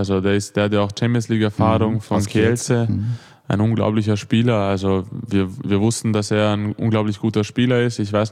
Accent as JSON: {"language": "German", "region": "Vienna", "country": "Austria", "tie": "born there", "said": "Ich bin ja eigentlich in Wien geboren"}